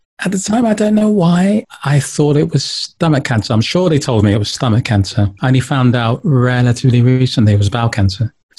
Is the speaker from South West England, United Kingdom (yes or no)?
no; London, United Kingdom; I was born in London. My family from Nigeria, and they came over in the 50s and had three children. I was the baby of the family.